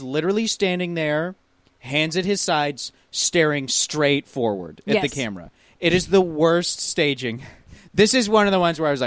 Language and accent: English; Alberta, Canada; I grew up in Alberta, so we'd just say like the next province.